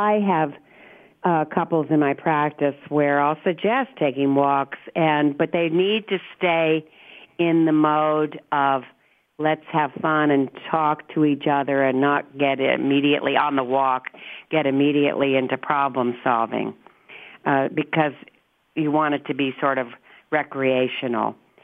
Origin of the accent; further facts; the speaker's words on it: Los Angeles, California, United States; I grew up in the Hollywood Hills.